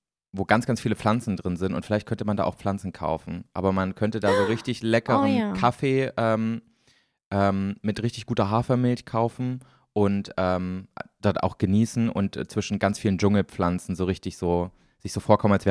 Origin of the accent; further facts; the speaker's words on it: Poland; German is a second language; now in Germany; ich bin vor ein paar Jahren aus Polen hierher gezogen und ich habe damit Deutsch gelernt